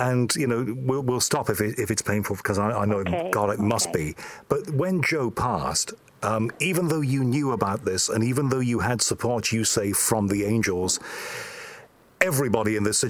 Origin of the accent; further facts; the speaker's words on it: Liverpool, North West England, United Kingdom; I'm from Liverpool, and half my family is Catholic and half my family is sort of Protestant, so there's Catholic in the background.